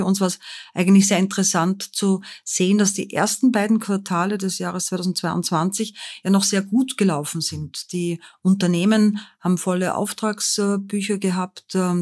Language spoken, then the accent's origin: German; Linz, Upper Austria, Austria; now in Frankfurt, Germany; So ist es, aus Linz in Oberösterreich.